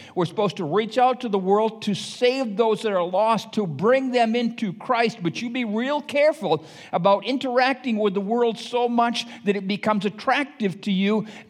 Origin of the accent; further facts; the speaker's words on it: United States; But for me, I love America. And as an American, I am a little bit prejudiced about my country.